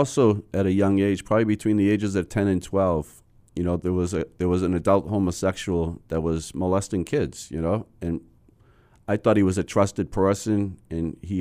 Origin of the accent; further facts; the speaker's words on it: Melrose, Massachusetts, United States; I grew up about 10 miles north of Boston, the end of the Orange Line in Melrose, Mass.